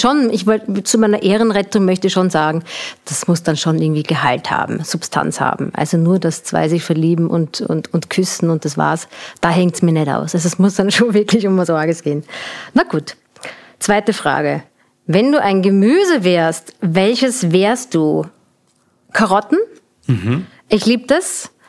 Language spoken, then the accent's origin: German; Graz, Styria, Austria; now in Vienna, Austria; ich komme mal aus Graz, bin dort geboren. … Ich bin aber jetzt schon sehr, sehr, sehr, sehr lange in Wien